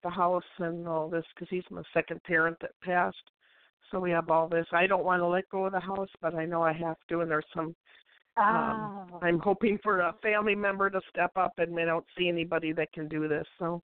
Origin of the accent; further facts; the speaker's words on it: Minnesota, United States; I'm from Minnesota.